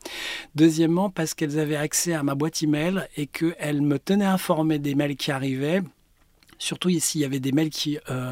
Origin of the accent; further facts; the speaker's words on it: Paris, Île-de-France, France; Je suis parisien, né dans le 12e.